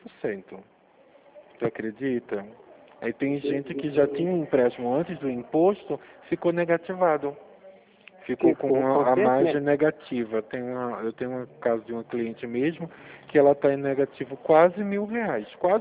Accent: Pernambuco, Brazil; now in Rio Claro, Brazil; eu falo da cidade de Rio Claro, interior de São Paulo. Eu sou de Pernambuco, mas moro aqui, em São Paulo.

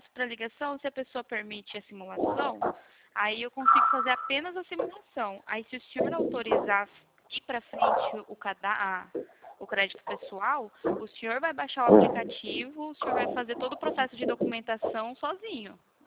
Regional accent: Campo Grande, Mato Grosso do Sul, Brazil; Não, o meu é de Campo Grande, Mato Grosso do Sul, tá?

